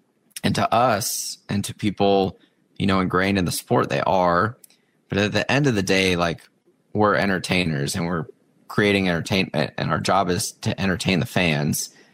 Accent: Tucson, Arizona, United States; So I'm from Tucson, obviously.

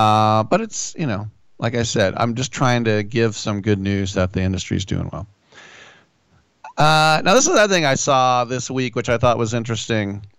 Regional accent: Bentonville, Arkansas, United States; By the way, where is the headquarters of Walmart? Bentonville, Arkansas. That's right, my hometown.

